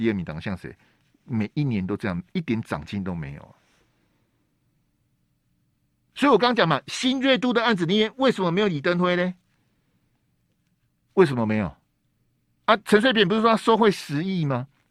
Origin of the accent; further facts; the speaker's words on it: Taiwan; 你们内政的问题不要拿到我们台湾这边来